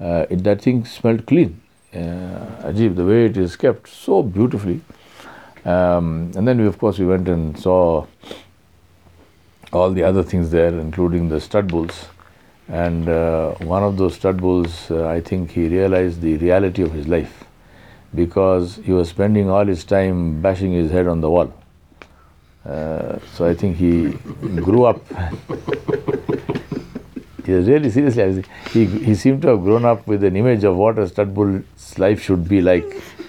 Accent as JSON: {"language": "English", "country": "India", "said": "You know, it's very important for me as an Indian to be able to see these things."}